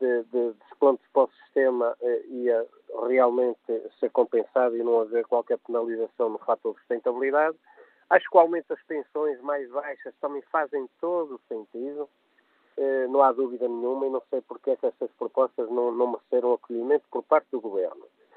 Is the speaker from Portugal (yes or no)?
yes; Portugal; eu, como cidadão, como português, eu prefiro que este orçamento seja recusado